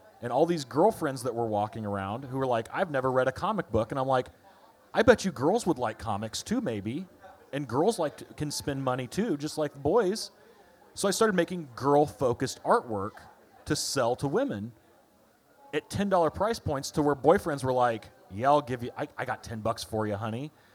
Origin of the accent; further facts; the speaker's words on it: Lafayette, Indiana, United States; Well, as a little whoop whoop, born and raised in Lafayette, Indiana.